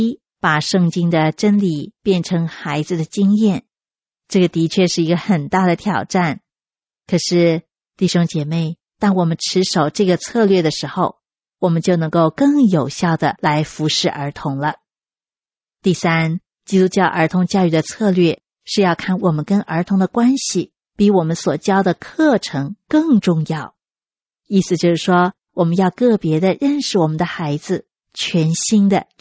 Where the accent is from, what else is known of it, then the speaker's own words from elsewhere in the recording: China; 我们中国人不是说吗？3岁定终身。